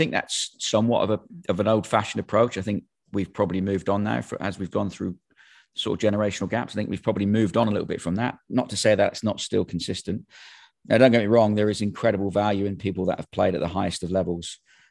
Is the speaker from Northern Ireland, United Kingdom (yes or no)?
no; Plymouth, South West England, United Kingdom; Well, yeah, I grew up in Plymouth, England.